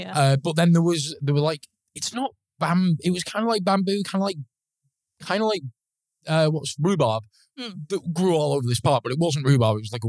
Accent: Manchester, North West England, United Kingdom; I grew up in Manchester, obviously up north, and so streets of terraced housing.

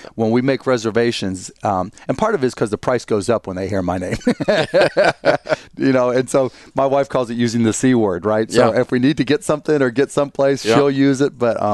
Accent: Pittsburgh, Pennsylvania, United States; Pittsburgh, Pennsylvania.

